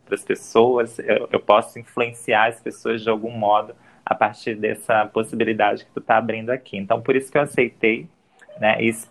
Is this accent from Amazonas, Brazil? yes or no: yes; Manaus, Amazonas, Brazil; eu sou amazonense, né? Sou de Manaus aqui, nasci aqui, me criei aqui, né?